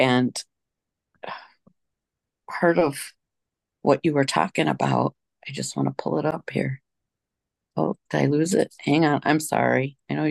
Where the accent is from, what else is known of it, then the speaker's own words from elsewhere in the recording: Illinois, United States; and even my home state of Illinois, it was close.